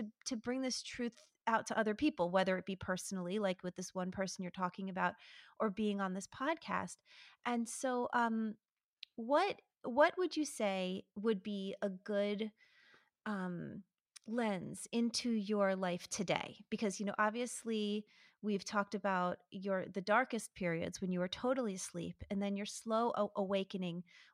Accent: United States; First of all, see, you're British and I'm American.

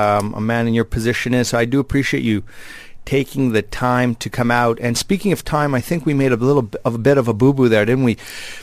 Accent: Canada; I'm from Canada

